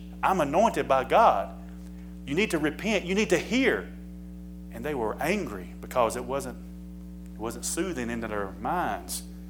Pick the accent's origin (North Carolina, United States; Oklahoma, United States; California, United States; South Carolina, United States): North Carolina, United States; Mooresville; Sometimes I wonder, I was born and raised in Mooresville. Why am I attending church in Concord?